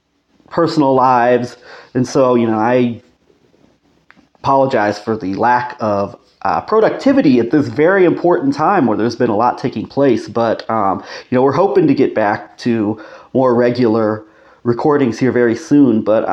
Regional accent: United States; or at least for me as an American, I think this will also apply to some other countries, hopefully, in the Western world

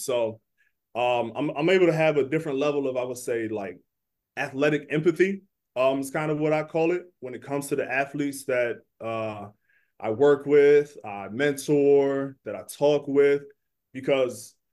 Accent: Laurel, Maryland, United States; I grew up in the Washington, D.C. area, more specifically Laurel, Maryland. So always representing PG County when I can.

